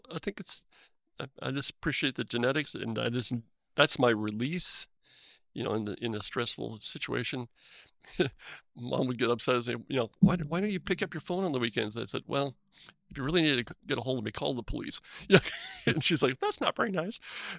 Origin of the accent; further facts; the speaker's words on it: Seattle, Washington, United States; You know, I grew up in West Seattle, and I go to Vernonia.